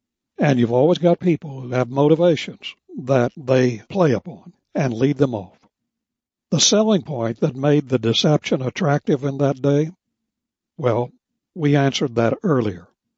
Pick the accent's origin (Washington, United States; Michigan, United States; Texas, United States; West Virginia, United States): West Virginia, United States; I was born and raised in Union Country. My territory back in West Virginia when I was growing up was Redneck United Mine Workers.